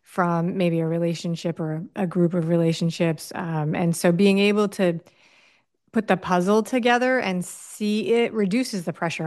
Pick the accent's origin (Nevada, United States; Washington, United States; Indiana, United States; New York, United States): New York, United States; New York City; now in Miami, United States; I grew up in New York City.